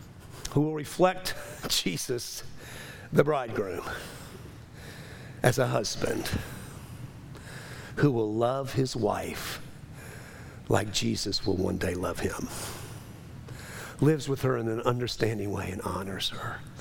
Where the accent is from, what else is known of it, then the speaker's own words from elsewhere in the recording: New Orleans, Louisiana, United States; accent: New Orleans; I'm going to say that in a New Orleans accent. I'm from New Orleans, if you didn't know that.